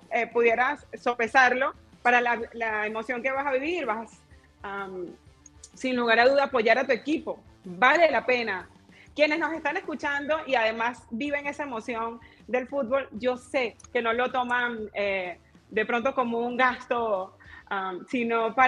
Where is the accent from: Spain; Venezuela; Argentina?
Venezuela; Ok, soy venezolana.